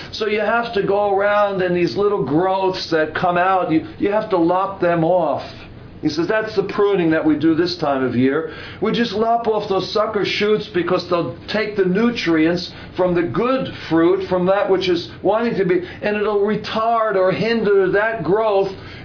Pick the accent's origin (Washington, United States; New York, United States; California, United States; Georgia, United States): New York, United States; I'm from New York, and we don't know much about grapes, at least I don't from New York.